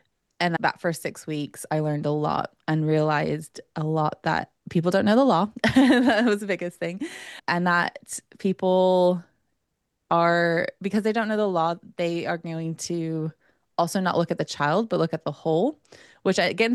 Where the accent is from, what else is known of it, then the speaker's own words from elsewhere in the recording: United States; I'm like American, well, that's silly.